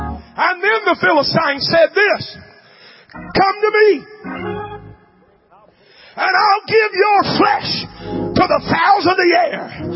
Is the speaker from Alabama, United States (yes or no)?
yes; Alabama, United States; I'm from Alabama. I just can't help it.